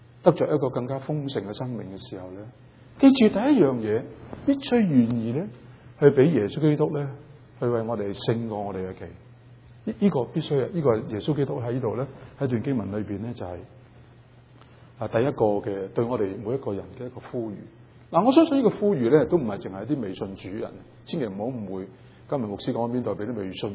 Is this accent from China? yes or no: yes; Guangdong, China; accent: Cantonese; 我们广东话有个好撇